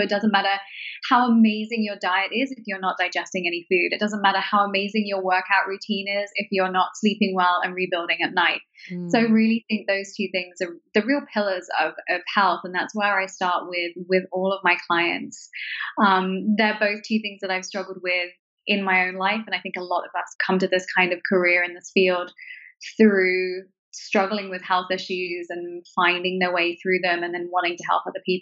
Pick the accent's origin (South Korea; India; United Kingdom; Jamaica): United Kingdom; London; now in Boston, United States; Yeah, so I'm originally from London. We've lived in Boston for 6 years. My base is here, and then I kind of split my time between here, New York, and London.